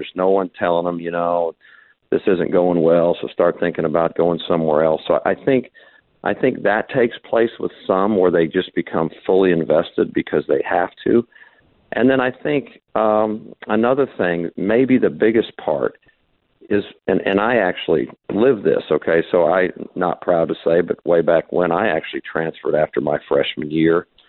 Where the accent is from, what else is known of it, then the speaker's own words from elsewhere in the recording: Kansas, United States; We, you know, he grew up in Kansas, and I'm from Kansas, and our associate head coach is from Kansas.